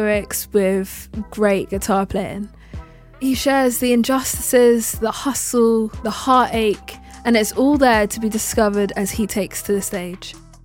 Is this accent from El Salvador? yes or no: no; London, United Kingdom; I'm from West London and we're presently in North London.